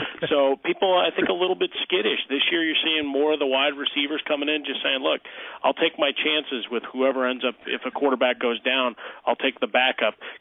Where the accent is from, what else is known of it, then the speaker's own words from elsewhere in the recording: Chicago, Illinois, United States; You got to mention Matt Forte, otherwise my hometown people in Chicago get mad at me.